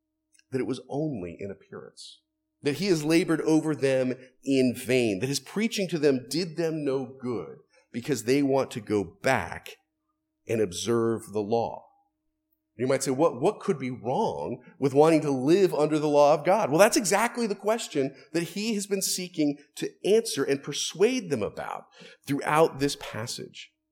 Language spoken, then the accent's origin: English; United States; I think I share it to a degree simply because I'm an American.